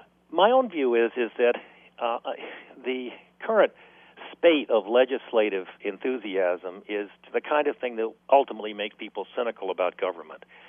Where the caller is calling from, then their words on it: Maine, United States; I'm speaking from Maine, and in the background you can hear the ocean, and things seem a little different here than they do in other locations, even in next door New Hampshire.